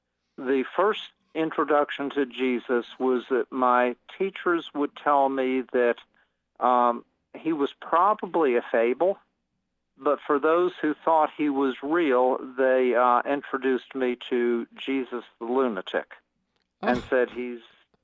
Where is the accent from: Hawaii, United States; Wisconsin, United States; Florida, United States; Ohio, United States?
Florida, United States; Coral Gables; We were a Reform religious home, and I grew up in Coral Gables, Florida, just south of Miami.